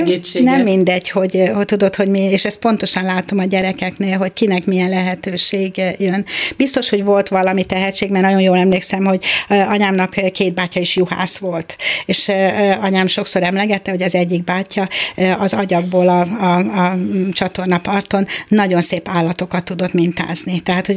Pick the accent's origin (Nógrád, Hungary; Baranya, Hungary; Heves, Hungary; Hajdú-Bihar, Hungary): Hajdú-Bihar, Hungary; Berettyoszentmarton; Mi egy kis faluban, nem is volt már, nincs meg ez a falu, Berettyó-Szentmártonban születtem, és ott éltünk. Akkor költöztek be a szüleim a tanyavilágból, amikor én születtem, tehát én már a faluban születtem otthon.